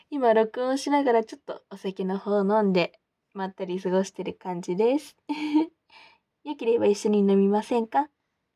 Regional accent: Hokkaido, Japan; born there; also born or lived in Kagoshima / Miyazaki / Osaka; 出身は、どこって言ったらいいのかな。もともと北海道生まれなんだけど、仕事を転々としててね、お父さんとお母さんが。鹿児島に行ったりとか、宮崎に住んでたりとか

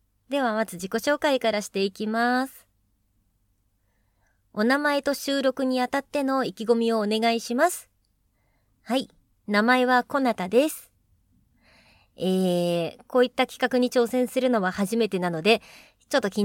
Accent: Kanagawa, Japan; 神奈川県ですね。はい。なので、特に訛りなどとかはないですかね。でも、なんとかダベっていうのが確か神奈川県の方言なんだったっけ？なんか、もう別に使わないかなって感じするけど

